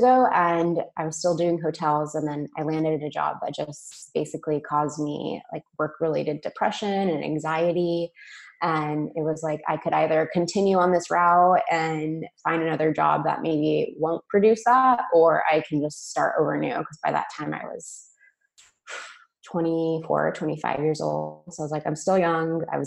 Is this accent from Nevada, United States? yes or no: yes; Las Vegas, Nevada, United States; I'm from Las Vegas. So I went to UNLV for their hospitality program.